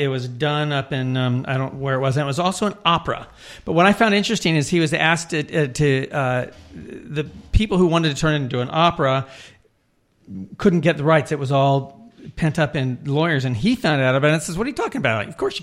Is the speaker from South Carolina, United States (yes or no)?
yes; South Carolina, United States; I'm from South Carolina.